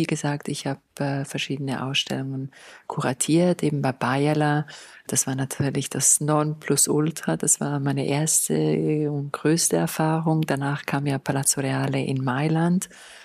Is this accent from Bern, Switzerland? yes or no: no; Graubünden, Switzerland; Ich bin selber aus den Bergen und da kommt die Sturheit.